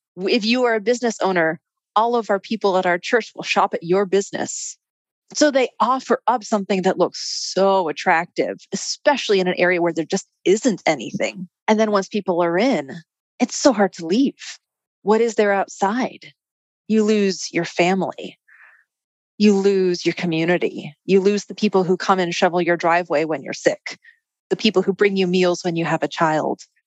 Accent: New York, United States; moved away as an adult; also born or lived in Illinois; I moved from New York out to Illinois.

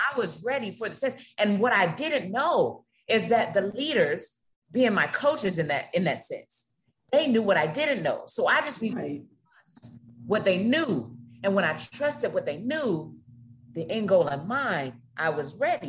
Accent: Florida, United States; Let me tell you, I'm from Florida.

